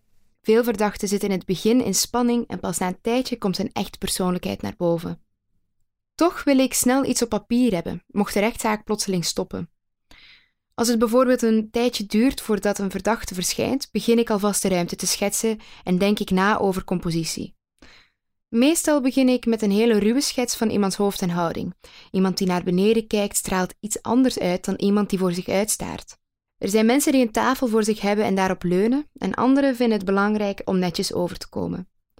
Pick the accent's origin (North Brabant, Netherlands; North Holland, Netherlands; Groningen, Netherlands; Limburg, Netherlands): Limburg, Netherlands; ik kom zelf uit Limburg, vlakbij de Brunsummerheide, waar Nicky Verstappen verdween.